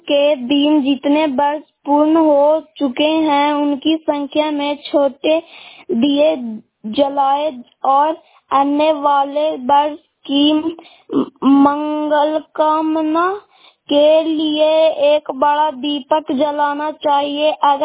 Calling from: Bihar, India; मैं नालंदा जिला नगर नौसा ब्लॉक से बोल रहा हूँ।

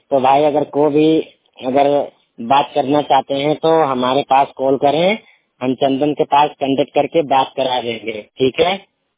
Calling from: Maharajganj, Uttar Pradesh, India; पत्तूपुर महाराजगंज जिला जौनपुर से।

